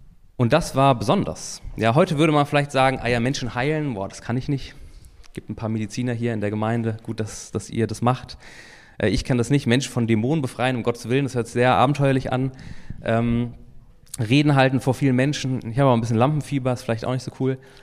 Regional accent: Germany; zumindest die hier, die sich als Deutsche verstehen, wir können es damit identifizieren, Brot ist Grundnahrungsmittel

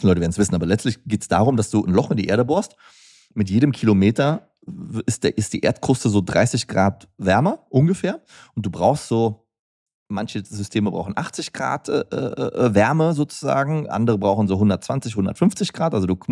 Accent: Cologne, North Rhine-Westphalia, Germany; wie ich halt so bin als Kölner

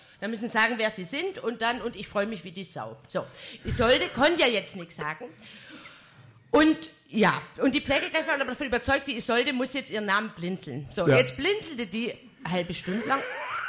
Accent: Pleidelsheim, Baden-Württemberg, Germany; wo ich komme ja aus Pleitelsheim, kleiner Ort in der Nähe von Ingersheim.

